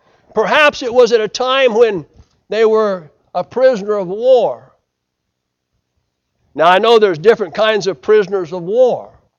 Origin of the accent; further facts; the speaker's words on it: United States; I am an American, and they appreciated America.